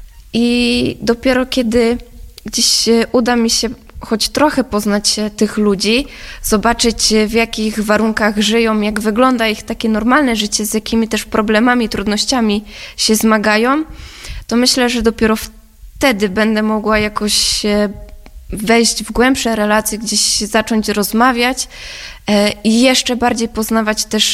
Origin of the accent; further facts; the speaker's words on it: Lubliniec, Silesian Voivodeship, Poland; moved away as an adult; now in Warsaw, Poland; jestem z Lublińca, aczkolwiek od prawie już 7 lat w Warszawie z uwagi na studia.